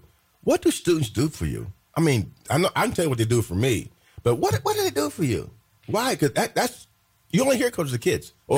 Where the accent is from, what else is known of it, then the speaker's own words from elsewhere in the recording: Terre Haute, Indiana, United States; because my hometown, Terre Haute, if they had this program when I was at Wiley High School or Gersmar High School or Terre Haute Laboratory High School or even North Vigo High School during the years I was there